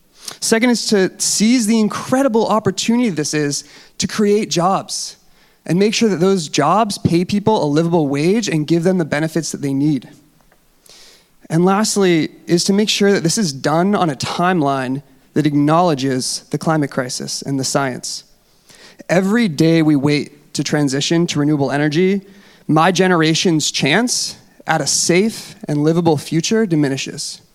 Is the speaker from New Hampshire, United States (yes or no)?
yes; Durham, New Hampshire, United States; I grew up in the Seacoast. I actually grew up right here in Durham and went to UNH. I grew up exploring the forts along the coastline in New Hampshire